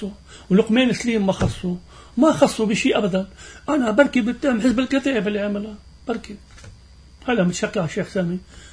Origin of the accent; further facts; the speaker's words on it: South Governorate, Lebanon; أنا خير من الجنوب وبعرف ابن الجنوب كيف بفكر